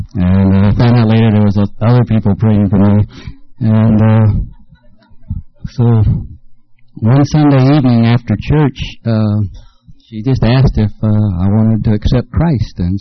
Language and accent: English; Beaumont, Texas, United States; I grew up in Beaumont. Beaumont's a big city, lots of lights, surrounded by refineries. You go outside at night and you might see six stars. We move here to the country